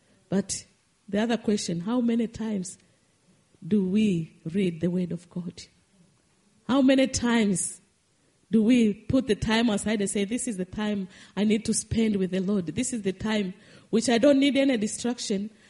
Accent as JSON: {"language": "English", "country": "Tanzania", "said": "as I said, I came from Tanzania, where the shepherds, I know the Maasai people, how the kind of life they live."}